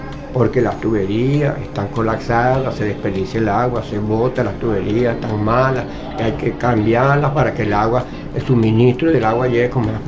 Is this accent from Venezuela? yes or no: yes; Venezuela; Nosotros todos somos venezolanos